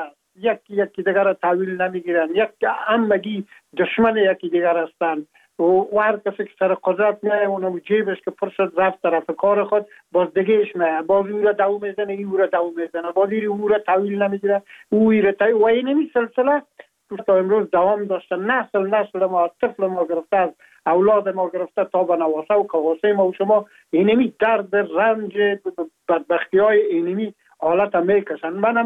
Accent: Afghanistan; now in France; ما هم در جمع عموم مردمایی بودم که از افغانستان بر آمدم و تقریبا 3.5 سال میشه که ما در فرانسه زندگی میکنم

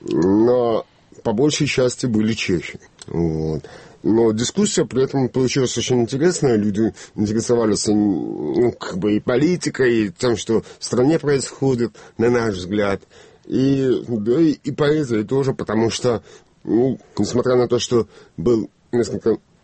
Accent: Brest, Brest Region, Belarus; я сам из Бреста, и, в общем, там всю жизнь как бы и прожил по большей части.

